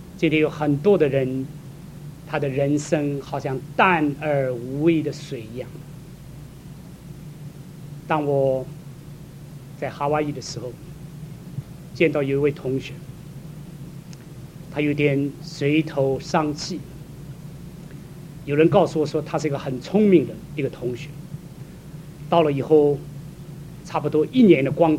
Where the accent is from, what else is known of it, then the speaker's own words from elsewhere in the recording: Shaoxing, Zhejiang, China; 我是浙江绍兴人，我们的家乡酒最有名